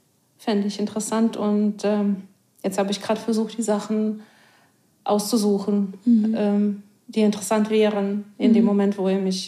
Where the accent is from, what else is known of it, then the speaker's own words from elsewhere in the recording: Moscow, Russia; now in Berlin, Germany; Nein, ich bin in Moskau aufgewachsen. Und ich bin gewohnt, dass die Straßen groß und breit sind.